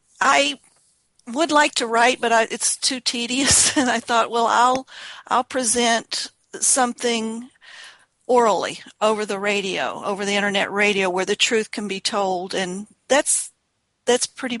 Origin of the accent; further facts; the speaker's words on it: West Virginia, United States; born there; I was born in West Virginia, so I know about that.